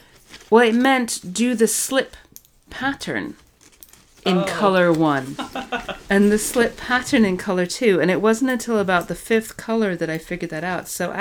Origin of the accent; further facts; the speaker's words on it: England, United Kingdom; now in United States; As you know, I am British and I learned to knit in England, and then I moved here, and I've been more than half my life over here